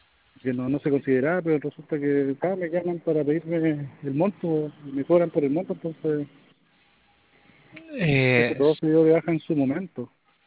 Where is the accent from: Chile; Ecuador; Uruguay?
Chile; Arica, Arica y Parinacota; yo soy de Arica